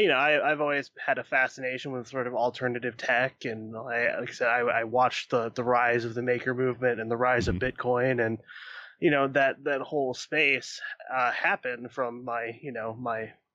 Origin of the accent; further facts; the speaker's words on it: Iowa, United States; I'm from Iowa. Des Moines got a little rowdy